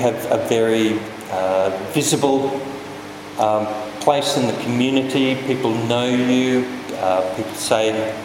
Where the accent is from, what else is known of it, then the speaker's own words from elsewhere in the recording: Sydney, New South Wales, Australia; I grew up in Sydney, in Carlingford, which is in the northwest. And Epping Presbyterian is my home church